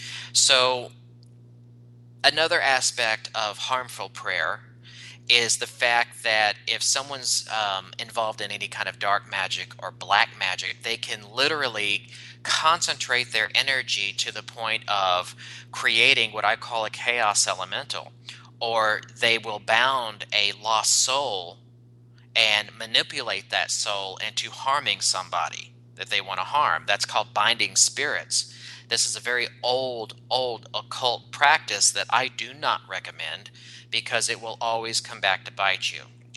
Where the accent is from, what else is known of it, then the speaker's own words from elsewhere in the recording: the South, United States; You know, growing up in the South, when somebody says, okay, well, you're on a prayer list, I said, would you mind taking me off your prayer list?